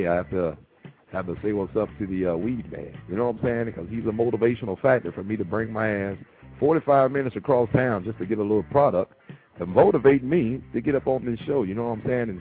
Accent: Florida, United States; because we are both from Florida, you know what I'm saying

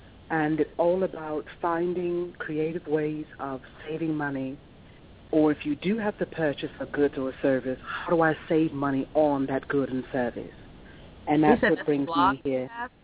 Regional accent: Birmingham, West Midlands, United Kingdom; moved away as an adult; now in United States; I'm from the UK. I'm from Birmingham. It's outside of London, Newark, Yorkshire. I came to the States a while ago.

